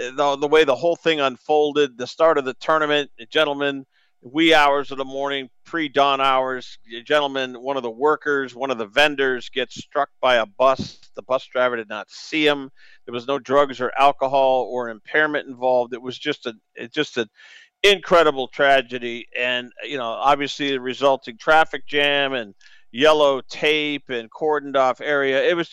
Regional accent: Northeast, United States; I come from the Northeast down here.

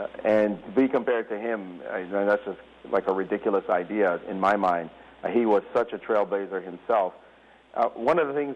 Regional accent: Brooklyn, New York, United States; growing up in Brooklyn, New York, playing chess at Brooklyn Technical High School with my friends, going to the parks in Brooklyn, playing the Hustlers

